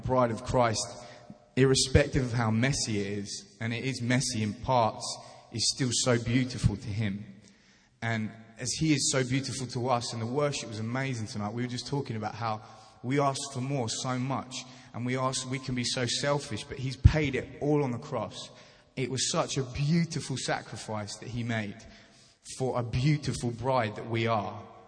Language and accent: English; United Kingdom; I'm a British boy, and we don't have that kind of scenery in my world, in our country.